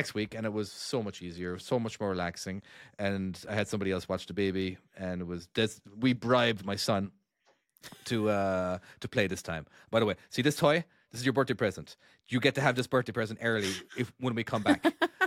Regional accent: Ireland; accent: Irish; They like the Americans like my Irish accent

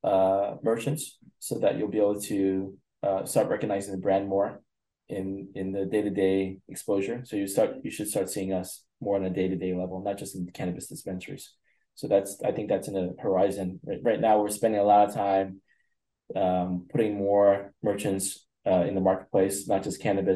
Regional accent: East Coast, United States; I grew up in the East Coast that really did a good job.

